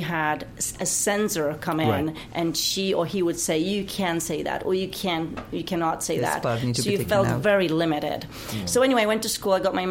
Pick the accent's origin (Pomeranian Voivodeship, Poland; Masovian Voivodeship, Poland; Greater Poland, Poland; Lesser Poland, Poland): Pomeranian Voivodeship, Poland; Gdańsk; When I say I'm from Gdańsk, people say, oh, yeah